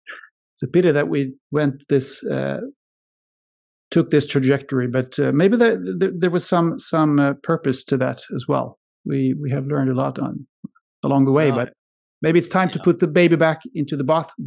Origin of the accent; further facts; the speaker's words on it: Sweden; first language Swedish; English is a second language; We don't have it in my mother tongue, Swedish.